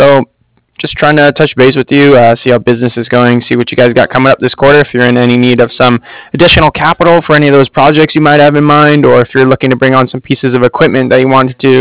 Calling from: Cardiff, Wales, United Kingdom; I'm calling from Cardiff. That's C-A-R-D-I-F-F, as in Frank Frank.

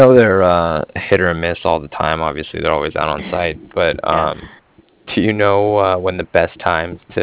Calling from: Cardiff, Wales, United Kingdom; And I'm calling from Cardiff. It's C-A-R-D-I-F-F, like Frank.

